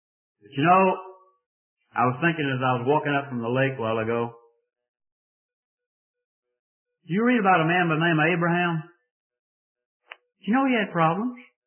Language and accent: English; Georgia, United States; Now, if I were from England, I'd say, Sam, but I'm not. I'm from North Central Georgia, so I say Psalm.